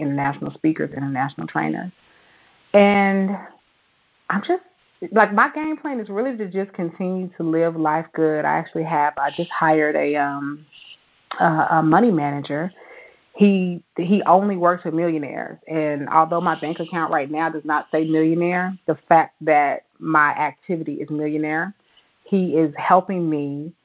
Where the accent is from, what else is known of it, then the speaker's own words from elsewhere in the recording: Tulsa, Oklahoma, United States; Black Wall Street. I'm from Tulsa, Oklahoma.